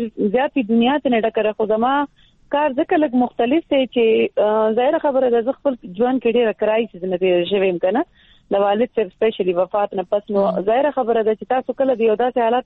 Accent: Peshawar, Khyber Pakhtunkhwa, Pakistan; also born or lived in Ziarat Kaka Sahib; خو موږ شروع نه په پېښور کې سیټل دی. نو ما چې کوم د سټارټ ایجوکیشن دی هغه ما ټول د پېښور نه کړی وي.

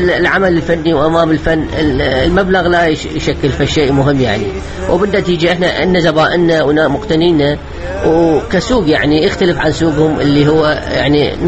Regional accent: Baghdad, Baghdad Governorate, Iraq; يعني طبعا الارسال عندنا ببغداد سهل

